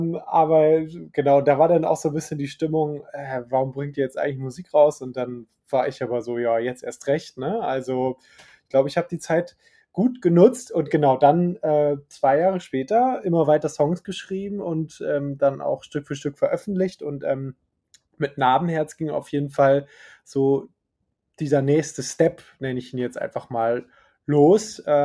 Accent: Schleswig-Holstein, Germany; also born or lived in Hamburg; ich bin in Hamburg geboren, Schleswig-Holstein groß geworden. So, das ist so mein Background.

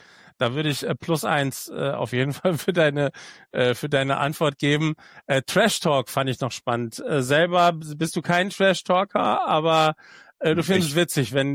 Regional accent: Oberhausen, North Rhine-Westphalia, Germany; ich komme ja aus dem Ruhrgebiet, das heißt Support Your Local Club. Ich komme aus Oberhausen, mein Favoritenteam ist natürlich Rot-Weiß Oberhausen.

